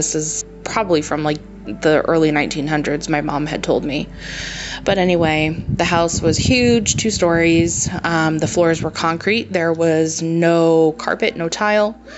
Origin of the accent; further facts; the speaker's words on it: New York, United States; But anyway, I am originally from New York, and we lived in quite a few houses growing up